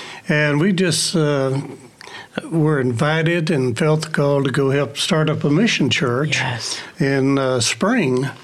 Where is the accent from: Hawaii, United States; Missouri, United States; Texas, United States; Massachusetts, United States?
Texas, United States; New Braunfels; I grew up in New Braunfels, Central Texas, and moved there when my dad was following construction, and so we moved there when I was 4 years old.